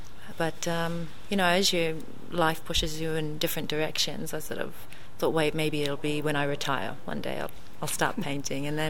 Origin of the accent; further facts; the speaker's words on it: New Zealand; because I'm from New Zealand and everything's very green